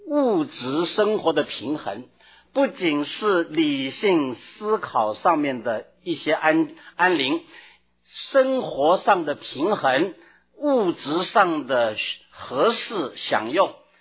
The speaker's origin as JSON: {"language": "Chinese", "country": "China", "said": "我们中国人有中国人的途径"}